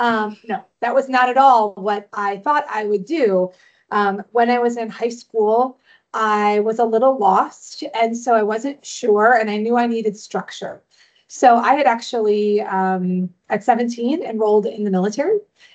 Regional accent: Decatur, United States; I grew up in Decatur and I was in children's theater when I was a kid. And I'm famous there, sort of famous, for being the caterpillar in Alice in Wonderland.

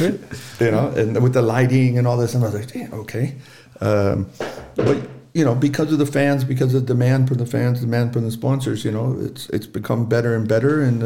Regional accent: Seattle, Washington, United States; You know, I grew up in the Seattle area, so we had nothing but water and we had mountains.

